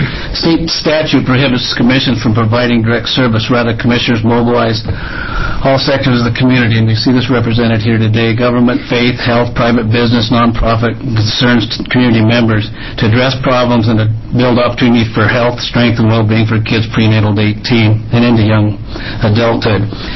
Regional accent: St. Paul, Oregon, United States; also born or lived in Woodburn; Prior, I grew up in St. Paul, Woodburn, school in Mount Angel

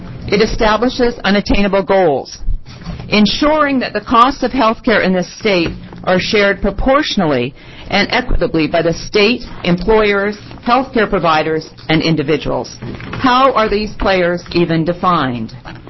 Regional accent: Canada; now in United States; As a former Canadian and as an American, I became an American on December 15th of last year, so I'm very excited to be an American now.

